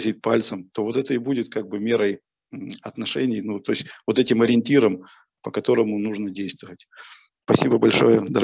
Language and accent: Russian; southern Russia, Russia; Я из Южной России, там все настроится на отношениях.